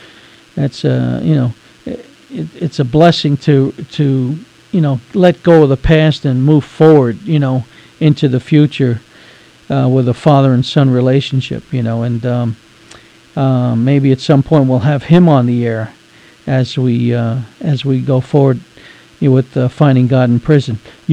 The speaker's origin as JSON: {"language": "English", "town": "New York City", "region": "New York", "country": "United States", "tie": "born or raised there", "said": "I grew up in Catholic school, Our Lady of Mount Carmel in New York City."}